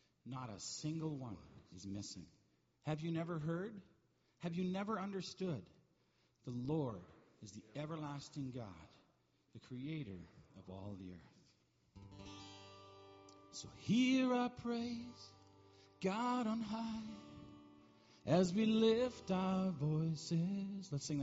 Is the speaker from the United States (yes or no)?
no; Calgary, Alberta, Canada; and I'm from Calgary. Don't hold that against me.